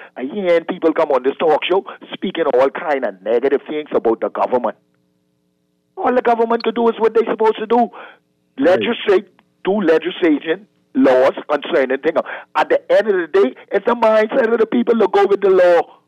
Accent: Mason, United States; I grew up in Mason.

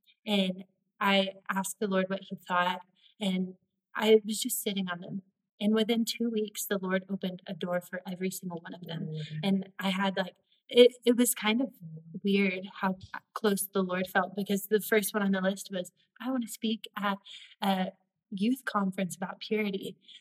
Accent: Texas, United States; I am from Texas, and I grew up in the church.

